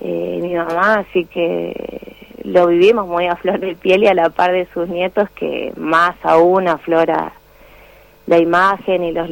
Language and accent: Spanish; Tartagal, Salta, Argentina; also born or lived in Buenos Aires; Nosotras nacimos en Buenos Aires por la cuestión de trabajo de mi papá. Mi papá y mi mamá son de la ciudad de Tartagal.